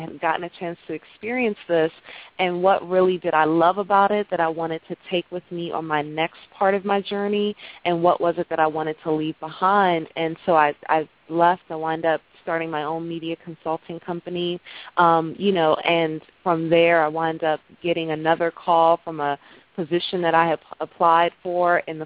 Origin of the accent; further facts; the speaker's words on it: Maryland, United States; I was living in New York at the time, and, you know, I was originally from Maryland, and I made a decision that was kind of scary for me, was to go back home